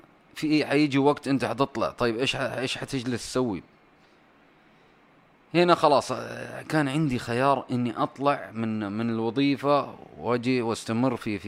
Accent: Saudi Arabia

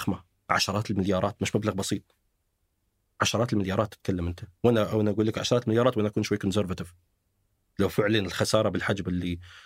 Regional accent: United Arab Emirates; يعني نحن عندنا في الإمارات

